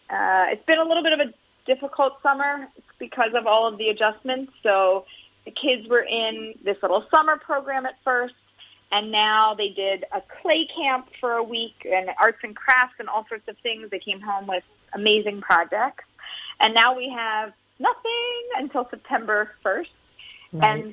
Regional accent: Philadelphia, Pennsylvania, United States; I'm from Philadelphia, and we had pretty hot, humid summers.

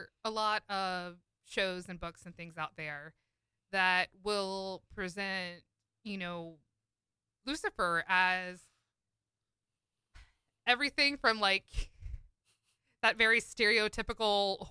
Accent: United States; I don't know if it's just because of me being an American audience member

